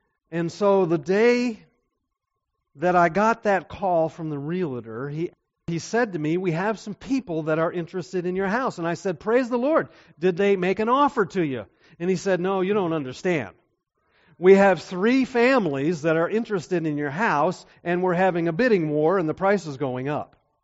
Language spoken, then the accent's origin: English; Alpena, Michigan, United States; I was very excited because I grew up in Alpena. My family was there. When I was 18 years old, I left home.